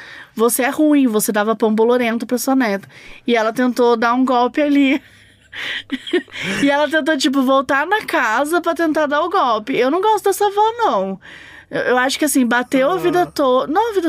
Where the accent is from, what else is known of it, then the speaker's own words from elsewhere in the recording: Janaúba, Minas Gerais, Brazil; Sou de Janaúba, Minas Gerais, e venho de uma família muito sensitiva.